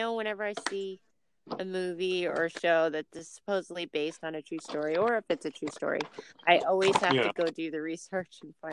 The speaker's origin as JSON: {"language": "English", "country": "United States", "said": "I should know this. No, I shouldn't. I'm American."}